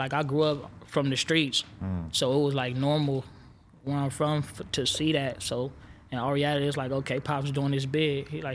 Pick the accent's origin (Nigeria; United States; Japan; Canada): United States; Los Angeles, California; I'm from South Central L.A.